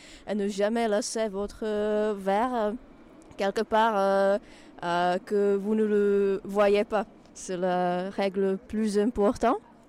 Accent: Czechia; now in France; Je viens de Tchéquie, alors là-bas c'est passé quelques fois

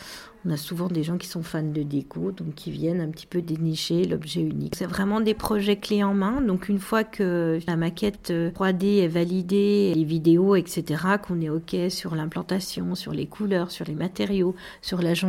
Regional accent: Bourgogne-Franche-Comté, France; je suis revenue, donc on est quand même fidèles, et puis voilà, Médine Jura, c'est le Jura, donc je suis jurassienne. Nous sommes à Lons

